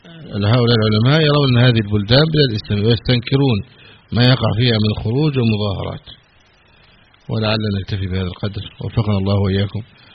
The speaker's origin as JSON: {"language": "Arabic", "country": "Egypt", "said": "كان عندنا في مصر هنا ممنوع الرجل يدخل بالمرأة ولا يراها أبدا"}